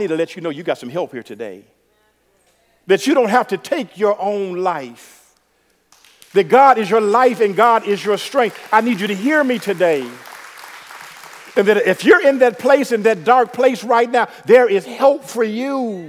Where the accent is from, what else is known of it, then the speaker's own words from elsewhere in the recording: the South, United States; I'm from the South, y'all.